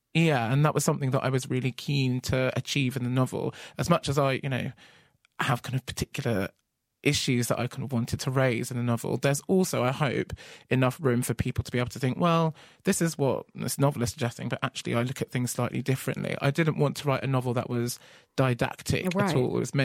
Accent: Ghana; And here are some fantastic things about being Ghanaian and some fantastic things about Ghana as a country.

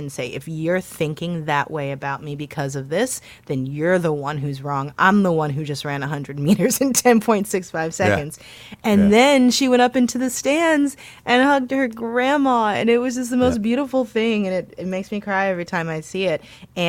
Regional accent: St. Louis, Missouri, United States; somebody from my hometown of St. Louis

